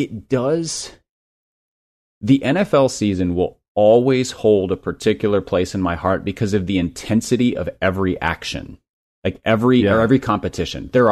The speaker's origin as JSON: {"language": "English", "region": "Minnesota", "country": "United States", "tie": "born or raised there", "said": "I grew up in Minnesota. Like, you had to be like kind of a psycho to do your sport in the off season."}